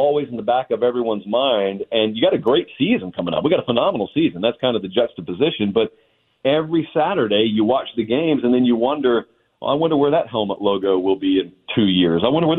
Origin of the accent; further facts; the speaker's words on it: Columbus, United States; I grew up in Columbus. We've got a place called Lake Martin, which is right below a big dam.